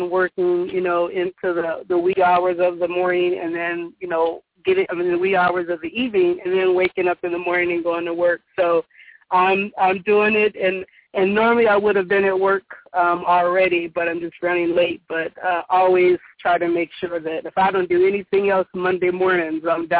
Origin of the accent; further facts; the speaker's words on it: San Diego, California, United States; I'm from San Diego, California.